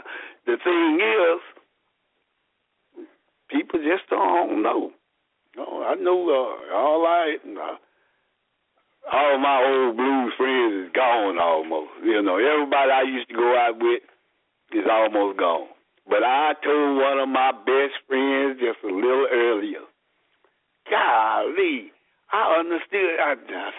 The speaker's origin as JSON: {"language": "English", "town": "Dallas", "region": "Texas", "country": "United States", "said": "You know, I'm from Bonton."}